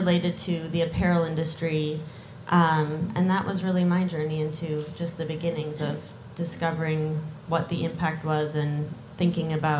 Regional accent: Minnesota, United States; I was born and raised in Minnesota. My first job is at Target.

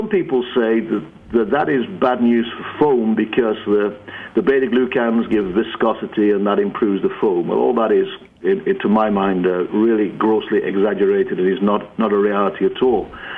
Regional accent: England, United Kingdom; born there; accent: northern British; Remember, I was born in England.

